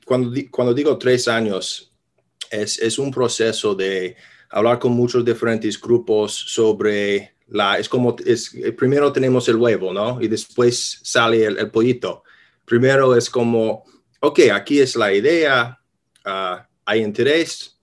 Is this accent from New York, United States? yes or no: yes; New York, United States; yo soy de Nueva York, yo trabajo aquí mucho